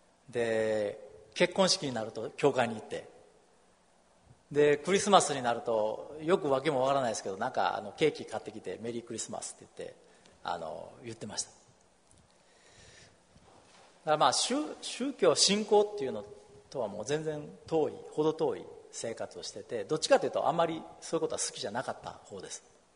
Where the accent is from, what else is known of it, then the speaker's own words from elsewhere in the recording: Osaka, Japan; タイで洗礼を受けました。で、もともとはずっと生まれも育ちも大阪なんですけども、典型的な日本人の家庭というんですか